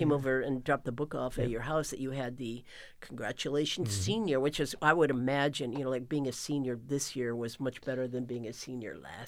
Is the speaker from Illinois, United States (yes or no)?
no; Michigan, United States; like when I was growing up in Michigan, there were certain families that were, they didn't permit dancing or gym class or being inoculated.